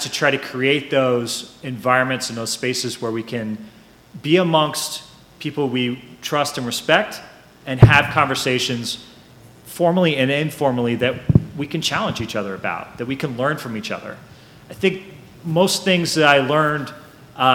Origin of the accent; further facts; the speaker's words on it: Indianapolis, Indiana, United States; both my parents are from Reading, Pennsylvania, but my father's job took him to Indianapolis, and so I grew up in Indianapolis.